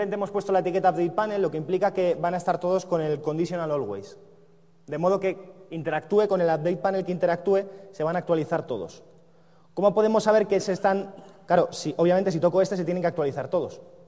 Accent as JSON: {"language": "Spanish", "town": "Bilbao", "region": "Basque Country", "country": "Spain", "said": "También comenté que yo soy de Bilbao, entonces a mí me gusta picar el código."}